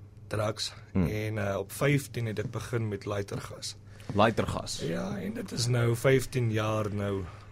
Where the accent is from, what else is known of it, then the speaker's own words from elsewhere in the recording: Kimberley, Northern Cape, South Africa; Ek is van Kimberley oorspronklik.